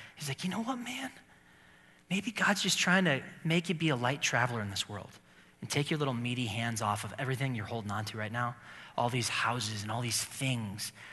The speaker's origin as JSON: {"language": "English", "town": "Chicago", "region": "Illinois", "country": "United States", "said": "And Tucson's nice, because I come from Chicago, but the next step up is La Jolla."}